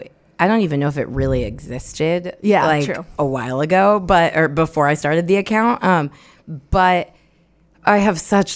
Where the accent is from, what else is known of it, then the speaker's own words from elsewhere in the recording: Indiana, United States; so like as a white woman, I grew up in Indiana